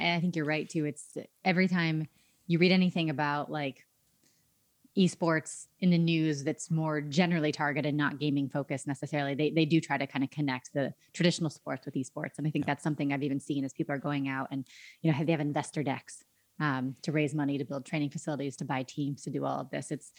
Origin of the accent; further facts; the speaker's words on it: Indiana, United States; And I know, I mean, my hometown, I grew up in Indiana, and the Colts are, you know, kind of my home team.